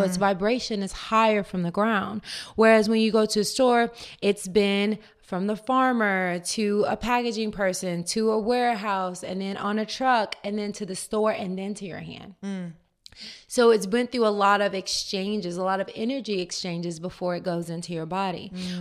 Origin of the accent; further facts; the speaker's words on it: Tennessee, United States; You know, that's real because I'm from Tennessee.